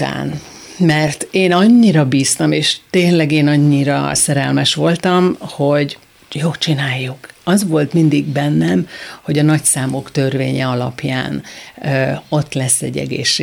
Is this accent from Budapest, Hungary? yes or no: no; Gyöngyös, Heves, Hungary; born there; És pont Gyöngyösön, ahol akkor 40 éve születtem